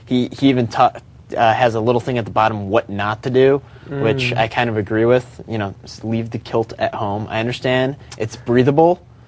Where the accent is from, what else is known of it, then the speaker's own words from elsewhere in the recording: United States; I'm an American. That's my excuse for not knowing geography.